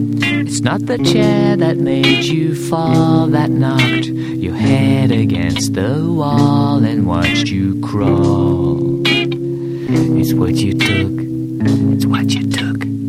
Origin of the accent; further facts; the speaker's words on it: France; now in United States; Donc, même si avant tout, je suis français, j'ai toujours eu un petit peu cette différence, quoi. Et ça s'est amplifié avec les déménagements, bien sûr.